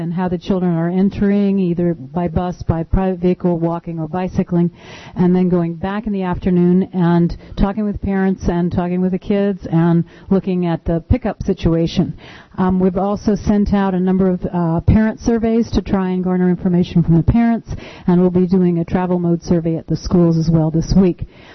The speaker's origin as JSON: {"language": "English", "town": "Cordova", "region": "Alaska", "country": "United States", "said": "I'm from Cordova, Alaska"}